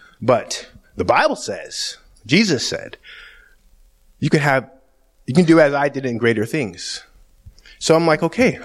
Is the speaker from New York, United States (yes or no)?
no; Delta Junction, Alaska, United States; I'm from Delta Junction, Alaska.